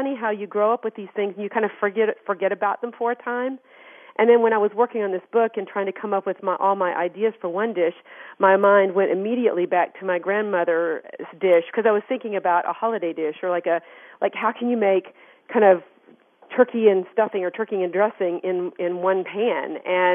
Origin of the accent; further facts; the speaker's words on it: the South, United States; She, of course, I grew up in the South, and she used a cornbread dressing.